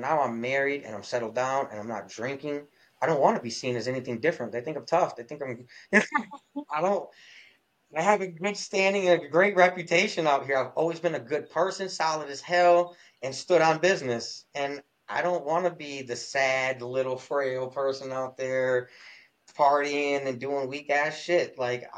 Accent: Lansing, Michigan, United States; I live in I'm from Lansing, Michigan. It's the capital of Michigan, but I think we're a small city. I thought Lansing was huge until I left this mug.

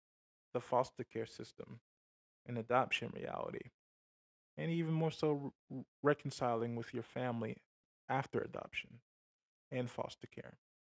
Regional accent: Georgia, United States; I grew up in Georgia's foster care system from 2002 to 2004, and again from 2005 to 2019, aging out of care.

